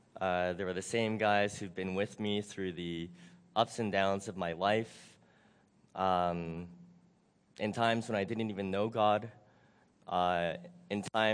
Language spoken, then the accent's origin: English; Canada; now in Singapore; I live in Singapore, but I was raised in Canada. I am of Japanese and Chinese descent. I am married to a Indonesian